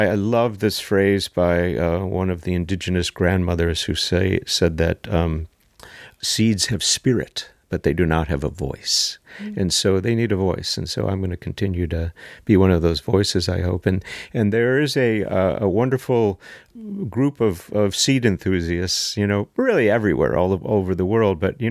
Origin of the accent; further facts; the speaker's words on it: Long Island, New York, United States; she knew I was from Long Island.